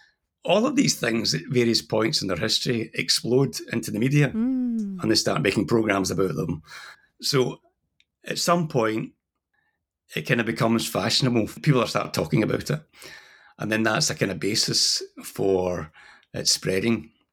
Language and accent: English; Scotland, United Kingdom; Yeah, that's correct. Yeah, I'm from Scotland.